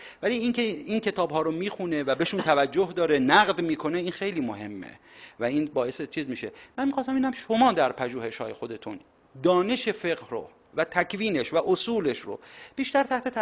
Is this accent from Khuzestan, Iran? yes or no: yes; Khorramshahr, Khuzestan, Iran; اهل خرمشهر هستم